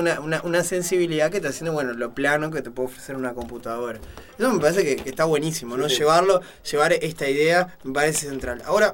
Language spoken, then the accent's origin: Spanish; Canelones, Uruguay; now in Montevideo, Uruguay; sí, Colón se parece mucho, yo soy de Canelones.